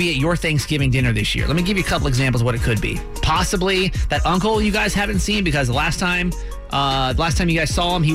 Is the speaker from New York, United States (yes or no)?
no; Georgia, United States; I'm from Georgia, though. A little more conservative.